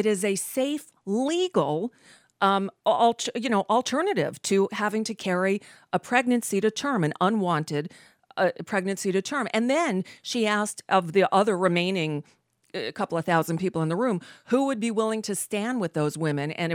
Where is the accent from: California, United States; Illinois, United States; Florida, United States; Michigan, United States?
Florida, United States; Hollywood; I grew up in Hollywood, Florida, from Hollywood Hills High School.